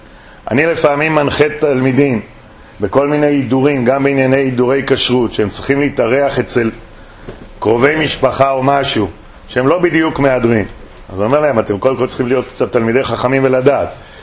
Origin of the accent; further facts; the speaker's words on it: Jerusalem, Jerusalem District, Israel; אני גדלתי בבית וגן עם גדולי הרבנים.